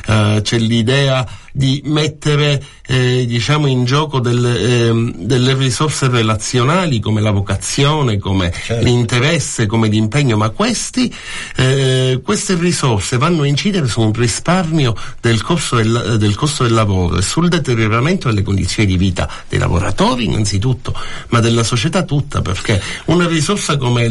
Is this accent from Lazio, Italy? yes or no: no; Palermo, Sicily, Italy; io sono cresciuto a Palermo